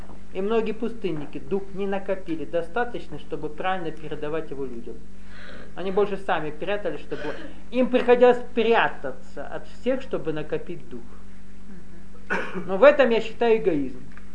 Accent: Nalchik, Kabardino-Balkaria, Russia; Извините, люди Кавказа, я вырос в Нальчике.

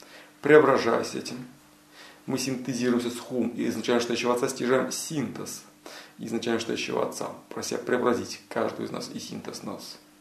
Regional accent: Russia; То есть я россиянин, я гражданин, и есть какие-то необязательства, я живу здесь.

